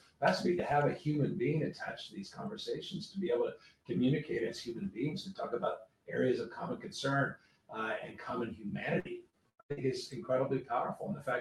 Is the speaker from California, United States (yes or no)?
yes; San Francisco, California, United States; I come from San Francisco, Gateway, China, the first and largest Chinatown.